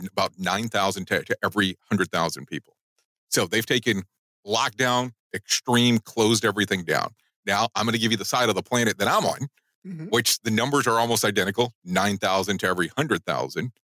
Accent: Texas, United States; Well, I remember being in Texas because I grew up in Texas for many, many years.

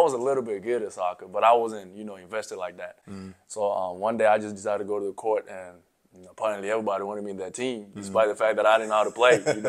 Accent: Nairobi, Kenya; also born or lived in South Sudan; I was born in South Sudan, but I didn't grow up there. Mm-hmm. I grew up in Kenya, Nairobi, Kenya.

